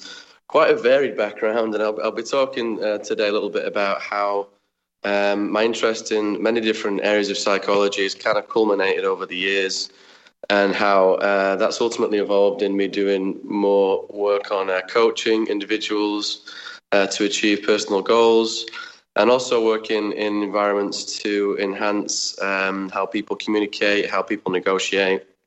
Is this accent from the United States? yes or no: no; Manchester, North West England, United Kingdom; now in Singapore; I'm from Manchester, from the UK, but at the moment I'm traveling quite a lot, living in Singapore, traveling to California a fair bit as well